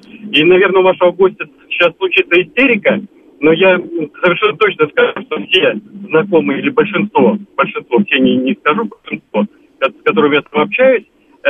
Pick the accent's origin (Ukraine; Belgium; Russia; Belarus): Belarus; я белорус, в Беларуси бываю очень часто, за исключением последнего времени, связанного с ковидом, так как у меня гражданство Российской Федерации